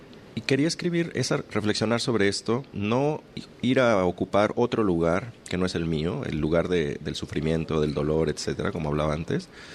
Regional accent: Lagos de Moreno, Jalisco, Mexico; Y ahora estoy volviendo a escribir una novela situada en mi pueblo, en Lagos de Moreno.

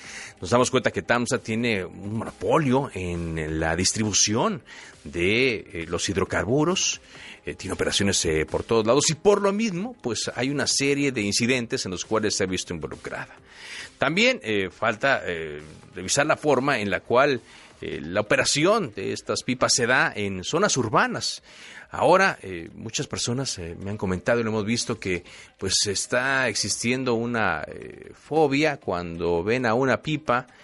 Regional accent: Mexico; Como mexicanos, yo veía mucho algunos mensajes

